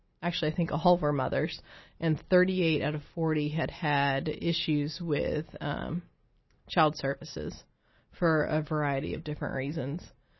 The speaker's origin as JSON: {"language": "English", "region": "Appalachia", "country": "United States", "tie": "born or raised there", "said": "I've seen this with my generation growing up in Appalachia"}